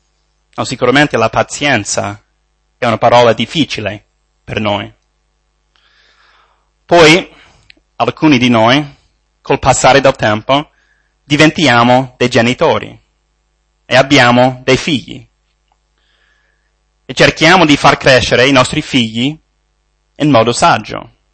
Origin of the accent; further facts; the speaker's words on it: United States; Italian is a second language; provengo dagli Stati Uniti, quindi sono straniero e non sono madrelingua. La seconda è che ho imparato il mio italiano a Roma